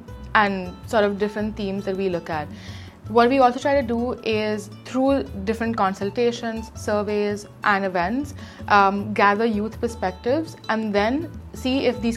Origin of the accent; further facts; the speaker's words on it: Mumbai, Maharashtra, India; English is a second language; I'm currently interning at the Youth Assembly at the World Food Forum, and I'm from Mumbai, India. I'm currently in Rome